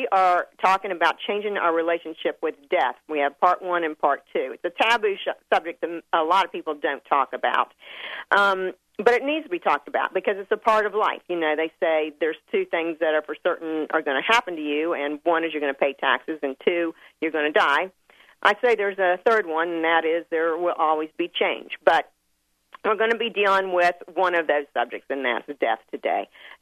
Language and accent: English; Virginia, United States; when I grew up in Virginia, and we would have snow like 3 feet high